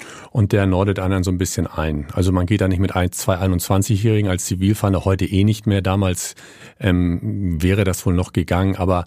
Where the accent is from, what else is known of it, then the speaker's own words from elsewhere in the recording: Hamburg, Germany; bin dann auch ein bisschen im Hamburger Hafen mit aufgewachsen. Ich komme aus Hamburg